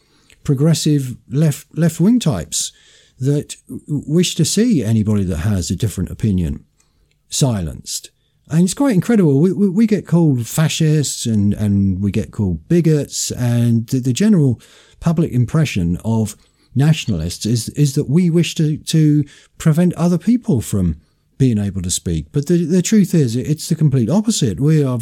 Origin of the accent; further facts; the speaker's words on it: United Kingdom; And being British, we're supposed to pride ourselves on our tolerance of different points of view.